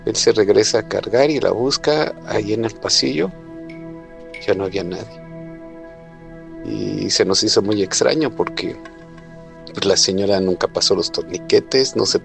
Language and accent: Spanish; Mexico; now in Middle East; yo soy de México y me encuentro en Medio Oriente.